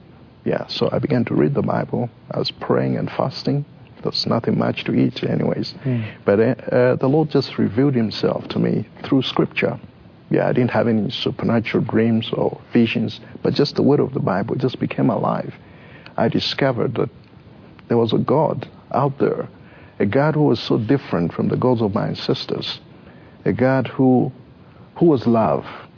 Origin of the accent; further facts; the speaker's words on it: Zambia; I come from Zambia, which is South Central Africa. And I grew up in a home that were just nominal Christians.